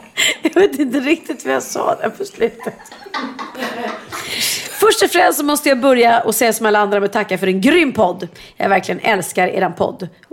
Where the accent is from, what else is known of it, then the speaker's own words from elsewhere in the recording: Sweden; Jag sa så här, pratar inte franska, jag är svenska.